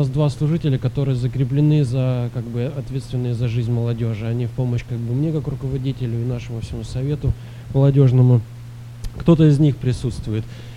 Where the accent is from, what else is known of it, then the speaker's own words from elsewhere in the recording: Sacramento, California, United States; я из Сакраменто, с церкви Михаила Филипповича Теслюка.